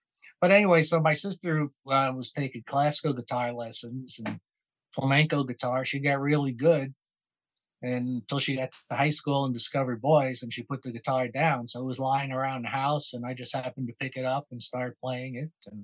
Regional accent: New York, United States; moved away; also born or lived in Brooklyn; Yeah, and I grew up on Long Island.

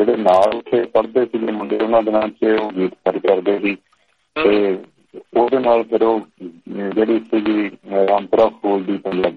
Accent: Panniwala, Haryana, India; ਮੈਂ ਅੱਠਵੀਂ ਤੱਕ ਤਾਂ ਪੇਂਡੂ ਪੜਿਆ ਸੀ, ਮੇਰੇ ਪਿੰਡ ਪੰਨੀ ਵਾਲਾ ਉਰਦੂ।

